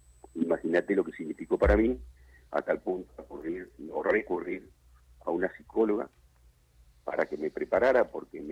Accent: General La Madrid, Buenos Aires Province, Argentina; born there; Ese día venía de General La Madrid, un pueblo donde yo nací.

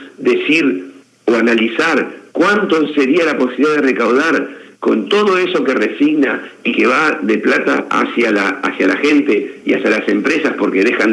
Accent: Argentina; qué rápido que somos los argentinos para ver el mal enseguida

